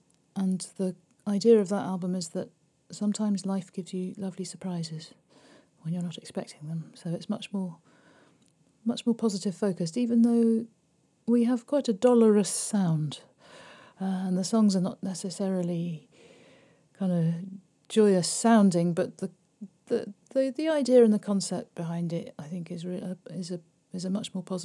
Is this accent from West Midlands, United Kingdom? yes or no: yes; Birmingham, West Midlands, United Kingdom; we found out we both came from Birmingham. So I said, why don't we do an EP about, like, growing up in Birmingham